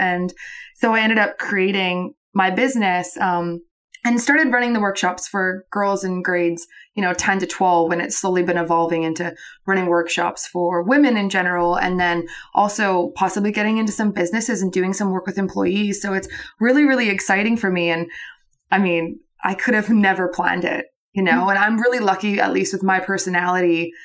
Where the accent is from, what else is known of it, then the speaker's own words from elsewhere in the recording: Calgary, Alberta, Canada; now in Australia; I'm from Calgary, Alberta.